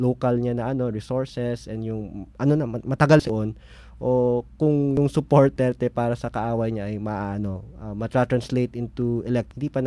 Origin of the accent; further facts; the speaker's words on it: Cebu, Central Visayas, Philippines; sa amin sa Cebu. Kasi nga yung campaign niya is atin to pre, no? Bisaya naman, no? Bisdak pride, no? Ganun.